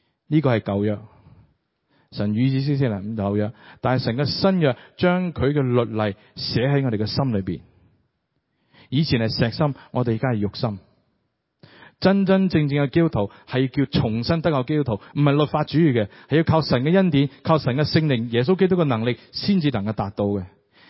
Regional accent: Hong Kong; 圣经我好早就背，头先嗰啲歌全部我识嘅，广东歌我香港人乜全部都识嘅。

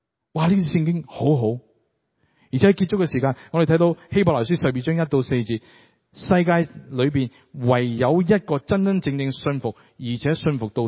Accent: Hong Kong; 圣经我好早就背，头先嗰啲歌全部我识嘅，广东歌我香港人乜全部都识嘅。

